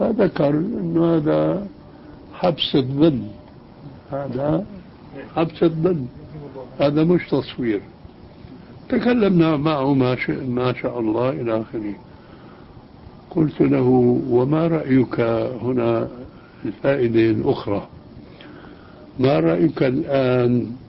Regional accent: Syria; وكما يقولون عندنا في الشام راحت أيام وجت أيام

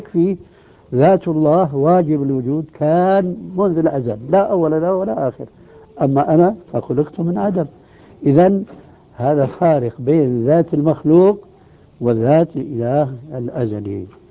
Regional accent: Syria; وعندنا في الشام أو بالمعنى الأصح في سوريا

